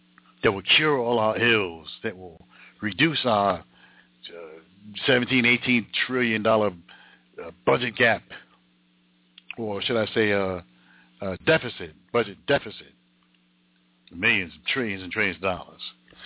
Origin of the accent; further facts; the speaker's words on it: United States; because I'm a American, born and raised. Generations and generations of my family, born and raised in America, all the way back to slavery and prior to that.